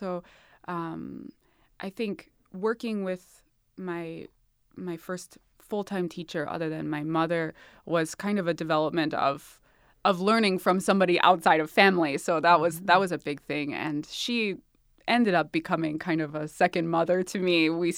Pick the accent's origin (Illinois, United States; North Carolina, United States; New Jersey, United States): North Carolina, United States; Pinehurst; born there; I was born in the Pinehurst area in North Carolina, and my parents had just moved to Greensboro, which mm-hmm. is about 45 minutes from North Carolina School of the Arts.